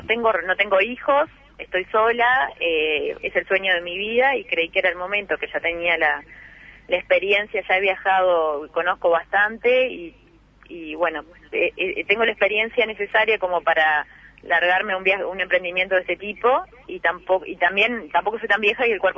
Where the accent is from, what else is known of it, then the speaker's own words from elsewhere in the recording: Cardona, Soriano, Uruguay; terminamos la gira por Uruguay en una actividad que hicimos en Cardona el miércoles pasado, en la Plaza Deporte. Y bueno, Cardona es la ciudad en la que me crié